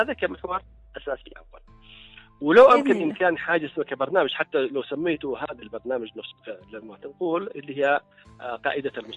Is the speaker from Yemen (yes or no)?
yes; Yemen; هل في شبكات خاصة بدعم قيادات النساء مثلا عندنا في اليمن؟